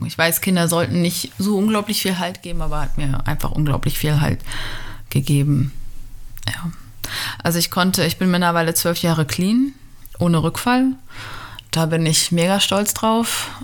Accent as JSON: {"language": "German", "town": "Schwerin", "region": "Mecklenburg-Vorpommern", "country": "Germany", "tie": "born or raised there", "said": "Ich bin aus Schwerin und ja, ich bin in der ehemaligen DDR aufgewachsen, bis ich 11 war. Ich bin aufgewachsen in einer quasi so einer Arbeiterfamilie, so ganz typisch, im Plattenbau."}